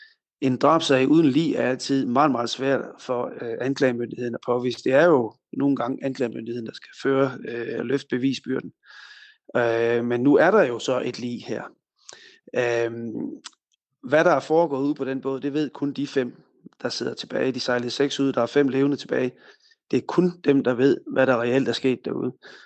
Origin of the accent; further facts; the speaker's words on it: Jutland, Denmark; Nu er jeg selv jyde